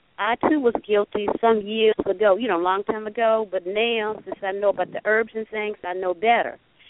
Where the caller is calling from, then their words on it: Danville, Virginia, United States; I'm calling from Danville, Virginia.